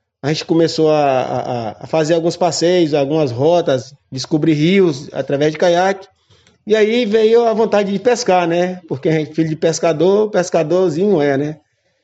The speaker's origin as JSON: {"language": "Portuguese", "town": "Nova Viçosa", "region": "Bahia", "country": "Brazil", "tie": "born or raised there", "said": "eu sou daqui, nascido e criado em Nova Viçosa, né, filho de pescador."}